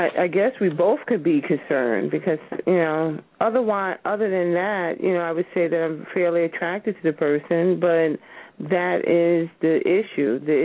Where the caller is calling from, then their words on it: Brooklyn, New York, United States; I'm calling from Brooklyn, New York.